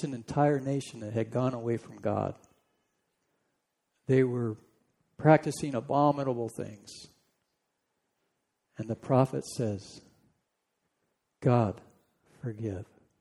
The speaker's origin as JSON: {"language": "English", "region": "California", "country": "United States", "tie": "born or raised there", "said": "I grew up in Sasquatch area in Northern California"}